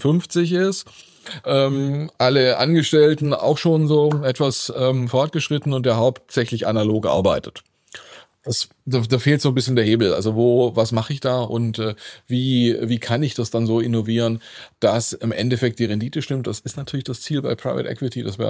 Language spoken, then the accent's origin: German; Swabia, Germany; ich komme aus dem Schwäbischen